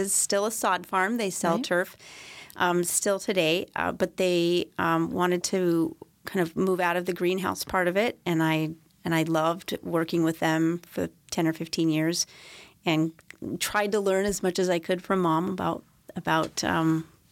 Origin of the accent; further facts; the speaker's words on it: Iowa, United States; moved away; Okay. I grew up in Iowa. And in 1984, my parents were hired to be farm managers out at Point McKenzie